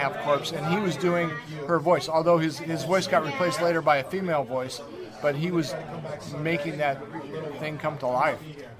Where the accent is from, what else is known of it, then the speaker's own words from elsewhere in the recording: Pasadena, California, United States; from Pasadena, California.